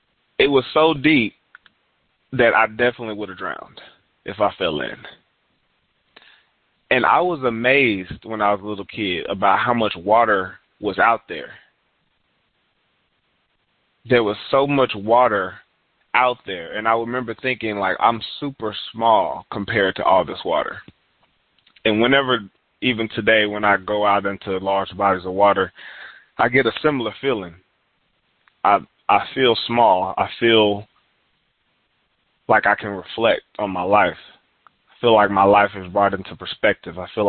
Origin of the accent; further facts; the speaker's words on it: Houston, Texas, United States; my granddad, he used to live in Detroit, Michigan, and I'm from Houston.